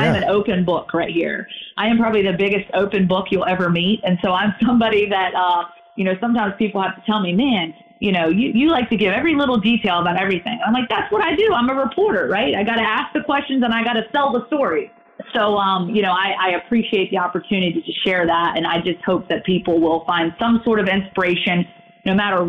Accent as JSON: {"language": "English", "town": "Roanoke", "region": "Virginia", "country": "United States", "tie": "born or raised there", "said": "when I was in my hometown working for 2 years, I was able to, work that job and sort of kind of work the local scene sort of around what I was accustomed to there in Roanoke, Virginia."}